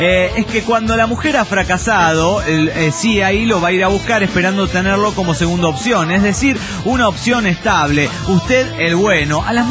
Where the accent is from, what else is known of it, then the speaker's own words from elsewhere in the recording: Mendoza, Argentina; aproveché un viaje a Mendoza, de donde soy realmente yo nativo